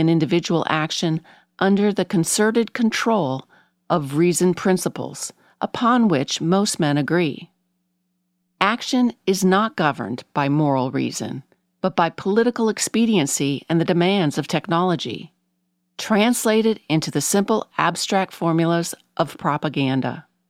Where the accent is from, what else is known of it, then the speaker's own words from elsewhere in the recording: Florida, United States; but because I am from Florida. I objected to the Florida Morons label